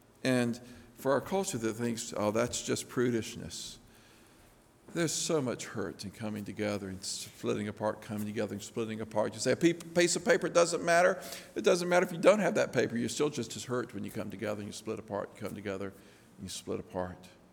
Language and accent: English; Lookout Mountain, United States; I grew up on Lookout Mountain, and Lookout Mountain has real bluffs around the edge of it.